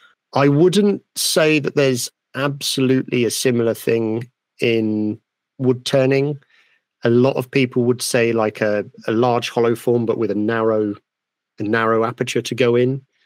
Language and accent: English; United Kingdom; being British, we don't get taught how to pour from a teapot properly.